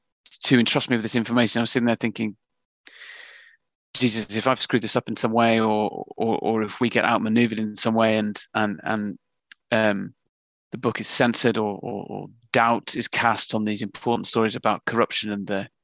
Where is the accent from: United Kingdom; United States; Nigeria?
United Kingdom; England; We're both from Northern England.